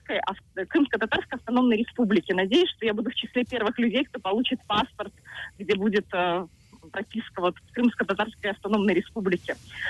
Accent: Crimea, Ukraine; Я просто крымчанка, да. Я украинка

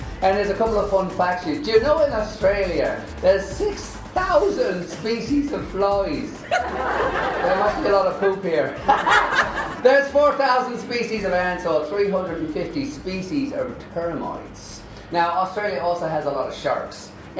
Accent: Canada; It's like Canadians. I'm from Canada.

